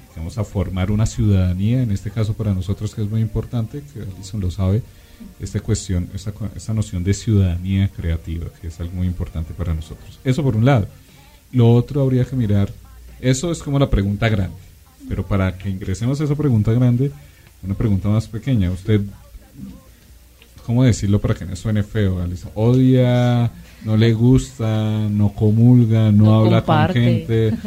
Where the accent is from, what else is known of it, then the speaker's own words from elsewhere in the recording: Colombia; que es una tarea de todos como colombianos en este momento, que es la paz.